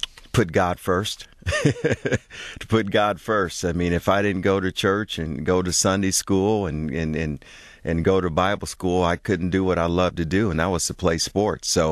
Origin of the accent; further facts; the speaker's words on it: Muncie, Indiana, United States; also born or lived in West Memphis, Arkansas; Actually, I was born in West Memphis, Arkansas. My mom's from West Memphis, Arkansas. My dad's from Memphis, Tennessee. And they moved to Muncie, Indiana when I was probably a month old. And I was raised in Muncie, Indiana.